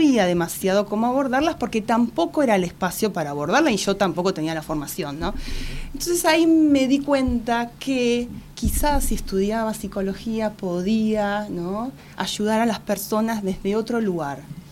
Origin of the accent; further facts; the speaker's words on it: Bahía Blanca, Buenos Aires Province, Argentina; now in Buenos Aires, Argentina; Entonces, eso implicó tener que venir a Buenos Aires a estudiar, porque yo soy de Bahía Blanca.